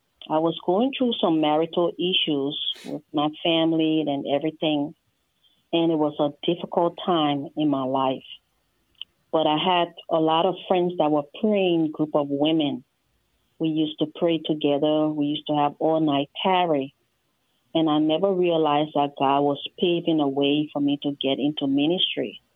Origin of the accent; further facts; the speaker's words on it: Monrovia, Montserrado, Liberia; now in United States; Yes, I'm from Monrovia, Liberia, West Africa. And it's a beautiful country, predominantly a Christian nation, but they also have Muslims and other group of people